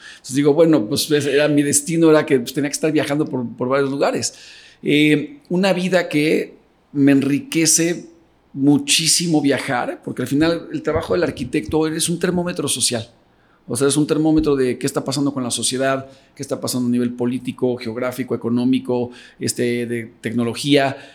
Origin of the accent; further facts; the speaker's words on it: Mexico; poderles traer algo de mi visión como mexicano ahora a esa parte del mundo.